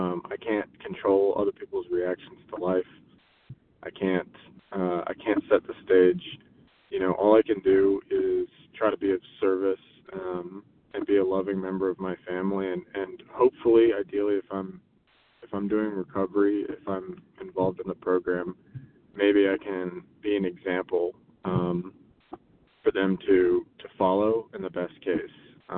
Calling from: Oregon, United States

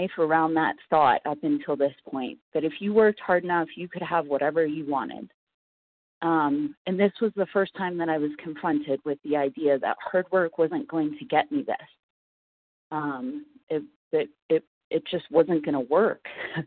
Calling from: Gunnison, Colorado, United States; I'm a recovered compulsive overeater, and I'm calling in from Gunnison, Colorado.

